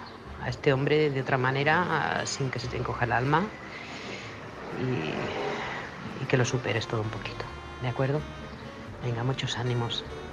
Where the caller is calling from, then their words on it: Manresa, Catalonia, Spain; corresponsal de Manresa, Barcelona.